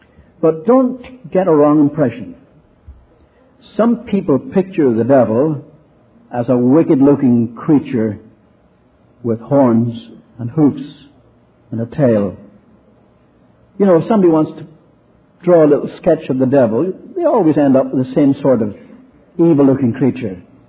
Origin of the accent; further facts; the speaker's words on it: Ireland; But I remember growing up on Ireland, a lot of people didn't believe in the devil.